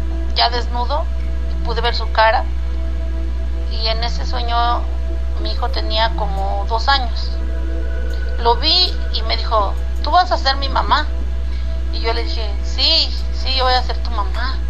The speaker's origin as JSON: {"language": "Spanish", "region": "Oaxaca", "country": "Mexico", "said": "yo soñaba que caminaba por un río que está allá en Oaxaca, porque nosotros pues somos de allá de Oaxaca."}